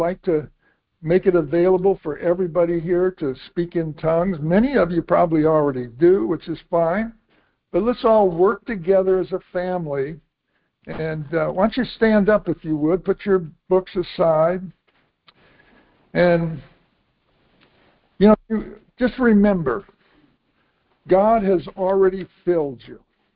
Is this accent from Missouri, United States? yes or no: no; North Carolina, United States; I was from North Carolina at the time, living in Ohio, and I was visiting Ohio to take the class.